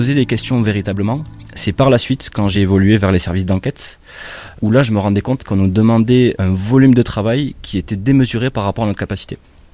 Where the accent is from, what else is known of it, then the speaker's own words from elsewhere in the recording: Carcassonne, Occitanie, France; J'ai 38 ans, je suis originaire de Carcassonne dans le sud de la France